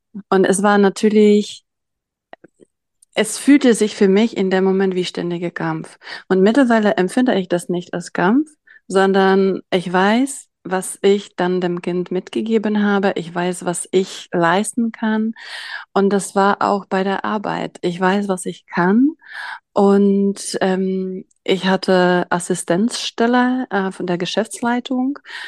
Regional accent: Czechia; Also ich bin in Tschechien groß geworden und habe da auch studiert.

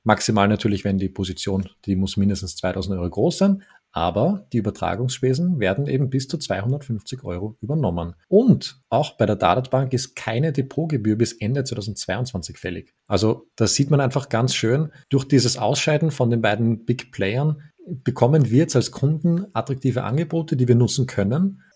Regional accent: Austria

